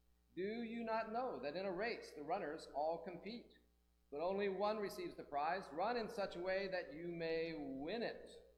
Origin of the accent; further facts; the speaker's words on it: Ohio, United States; King is from northeastern Ohio, so he set Mike up in a big house, in a big property, not far from my hometown.